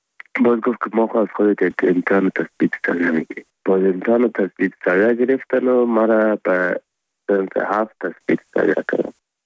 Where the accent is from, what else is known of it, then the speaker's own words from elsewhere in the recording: Afghanistan; first language Pashto; Persian is a second language; زبان مادری ما پشتو است. به دری مکتب خواندیم، عربی را مدرسه خواندیم، انگلیسی را بخاطر سکالاشپا باید میخواندیم و آلمانی را خود طبیعی است که درس آلمانی بود اینجا.